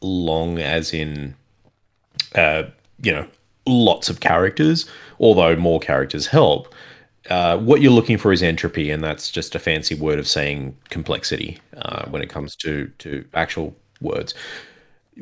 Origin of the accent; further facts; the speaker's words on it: Sydney, New South Wales, Australia; I'm from Sydney, Australia